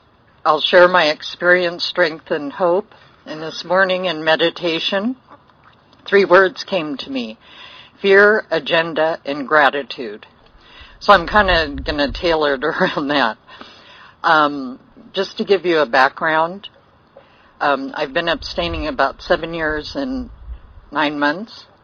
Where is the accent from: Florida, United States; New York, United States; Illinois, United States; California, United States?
California, United States; Hollywood; born there; To give you some background, I was born in Hollywood.